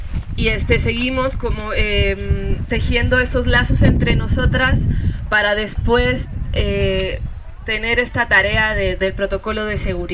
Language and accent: Spanish; San Luis Potosí, Mexico; también vengo de San Luis